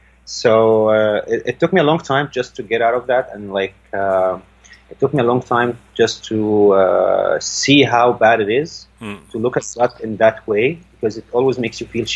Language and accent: English; Saudi Arabia; also born or lived in France; now in Cairo, Egypt; I was raised in school in Saudi Arabia.